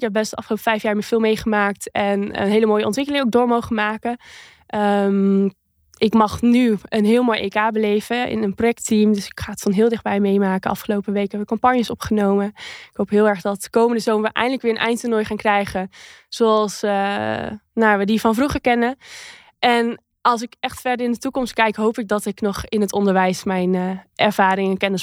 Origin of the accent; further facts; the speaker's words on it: Friesland, Netherlands; ik kom uit Friesland, ben best wel nuchter